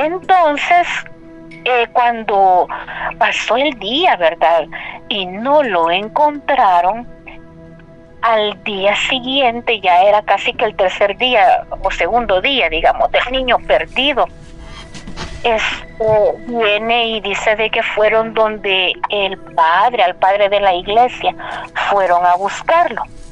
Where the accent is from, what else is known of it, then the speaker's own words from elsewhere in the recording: San Salvador, El Salvador; un pueblo que tiene mucha historia, muy bonito aquí en mi país, se llama Panchimalco.